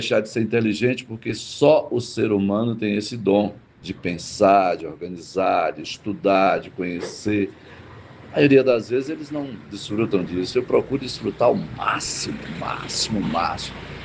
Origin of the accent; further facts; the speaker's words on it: Itapetinga, Bahia, Brazil; na mesma noite abro em Itapetinga, minha terra querida